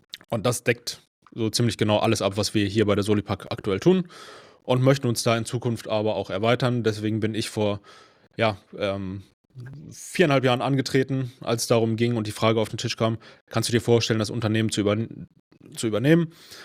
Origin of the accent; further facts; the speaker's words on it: Langenfeld, North Rhine-Westphalia, Germany; born there; now in Mülheim an der Ruhr, Germany; ich bin 33 Jahre alt, ich komme gebürtig aus Langenfeld im Rheinland, nahe Düsseldorf, wohne jetzt mittlerweile in Mülheim an der Ruhr.